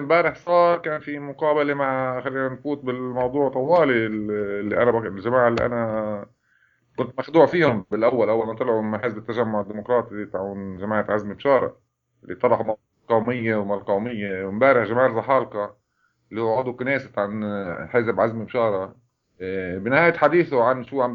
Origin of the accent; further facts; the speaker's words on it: Jerusalem, Palestine; born there; now in Haifa; أنا مولود بالقدس، من مواليد القدس.